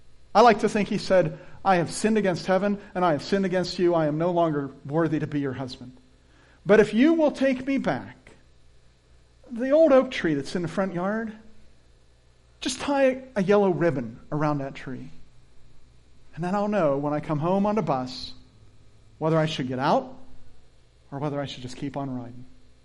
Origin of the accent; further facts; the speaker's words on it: Pennsylvania, United States; But I didn't grow up in the Middle East. I grew up in Pennsylvania.